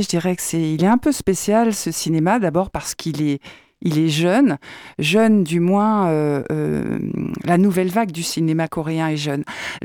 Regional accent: France; Nous, on a été occupés en tant que Français pendant 4 ans par les Allemands.

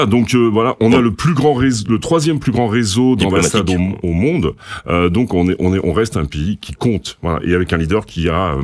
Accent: Normandy, France; moi je suis originaire de Normandie

